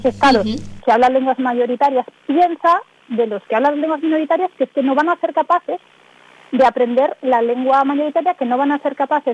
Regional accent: Galicia, Spain; Para mí, que soy gallega, el gallego es un elemento identitario fundamental. No existe la identificación como gallega si no está el gallego.

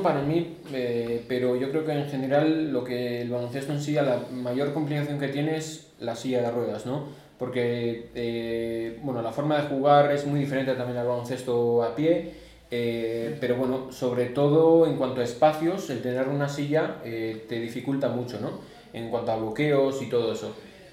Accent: Escoriaza, Basque Country, Spain; Yo no soy de Vitoria, yo soy de Escoriaza, de un pueblo de Guipúzcoa, que está una media hora de aquí.

